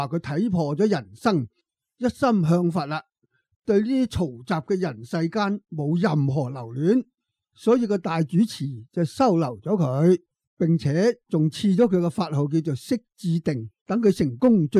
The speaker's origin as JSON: {"language": "Cantonese", "country": "Australia", "said": "嗱，我哋系澳洲人啦"}